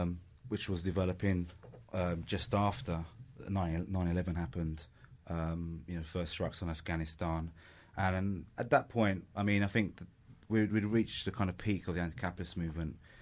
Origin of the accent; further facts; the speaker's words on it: London, United Kingdom; also born or lived in Italy; obviously I'm from Italy, but grew up in London